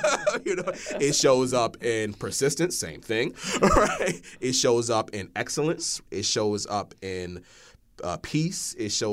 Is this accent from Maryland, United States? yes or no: yes; Baltimore, Maryland, United States; Born and raised in East Baltimore. You can look up stats on Baltimore.